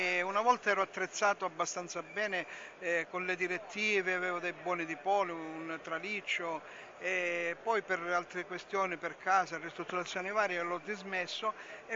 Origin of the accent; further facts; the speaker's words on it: Reggio Calabria, Calabria, Italy; Io sono di Reggio Calabria, però vivo per motivi familiari e di lavoro per 6 mesi qua a Lissone, Milano.